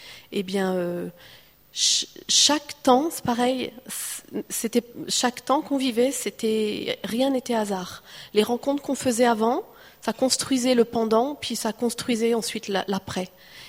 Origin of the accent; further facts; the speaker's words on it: France; nous, en tant que Français, on puisse apporter notre part de puzzle